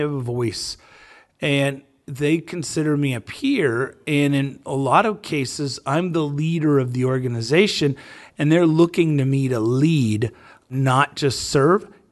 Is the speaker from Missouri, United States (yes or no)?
yes; Ozark, Missouri, United States; I was at age 21, was elected to city council in my hometown of Ozark, Missouri.